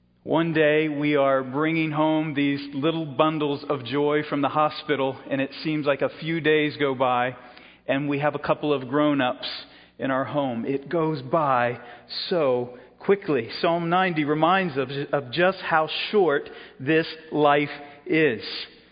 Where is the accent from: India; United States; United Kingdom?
United States; Sarasota, Florida; Our family will often vacation where I grew up in Sarasota, Florida.